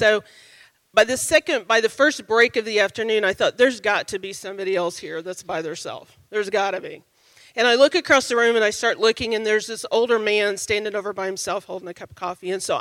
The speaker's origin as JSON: {"language": "English", "region": "Oklahoma", "country": "United States", "said": "I was from Oklahoma. I was the only person from Oklahoma."}